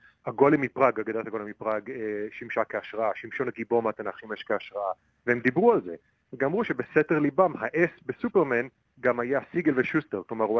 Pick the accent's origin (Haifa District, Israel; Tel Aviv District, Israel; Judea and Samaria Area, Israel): Tel Aviv District, Israel; Tel Aviv; moved away as an adult; now in Chicago, United States; נולדתי וגדלתי בתל אביב, אחרי הצבא חסכתי